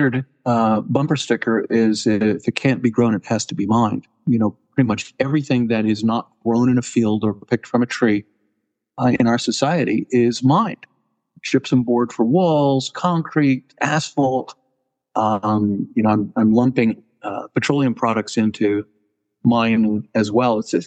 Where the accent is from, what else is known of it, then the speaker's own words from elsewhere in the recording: Caracas, Capital District, Venezuela; I was surrounded by petroleum engineers growing up in Caracas, Venezuela.